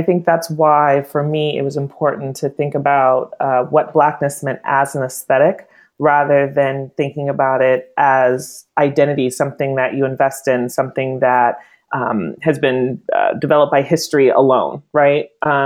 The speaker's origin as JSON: {"language": "English", "region": "California", "country": "United States", "said": "The Bay Area is a little different. I'm from the Bay Area, so I'm very familiar with what goes on there."}